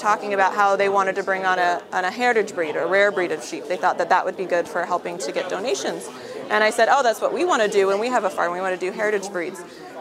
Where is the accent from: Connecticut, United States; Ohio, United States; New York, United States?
Connecticut, United States; South Glastonbury; also born or lived in Monterey, California; I'm originally from South Glastonbury, and I had married an Army guy, and we ended up out in Monterey, California.